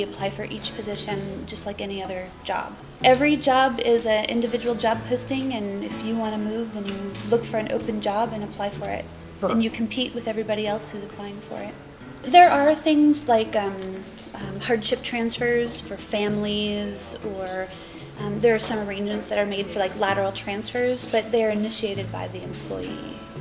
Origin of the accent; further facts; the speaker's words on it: North Dakota, United States; also born or lived in Seattle; now in Stehekin, United States; I was raised in North Dakota, but I've lived in Seattle since 94, well, until I came here about 5 years ago.